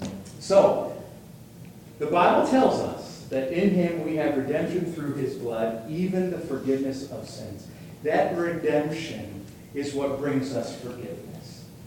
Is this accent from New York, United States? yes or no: yes; New York, United States; Growing up in New York, we have a lot of Catholic friends.